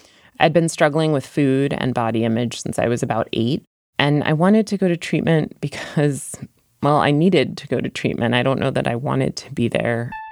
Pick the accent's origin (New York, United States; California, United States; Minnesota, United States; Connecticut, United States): Connecticut, United States; I grew up in Connecticut, but as a result of frequenting all these different treatment centers, I've lived at various places in the country.